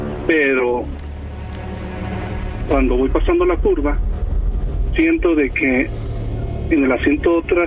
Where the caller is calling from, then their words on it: Cocula, Jalisco, Mexico; Te hablo de Cocula, Jalisco.